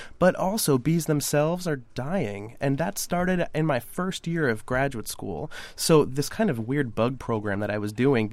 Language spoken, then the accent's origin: English; Manhattan, New York, United States; born there; I was born in Manhattan, and my parents are educators.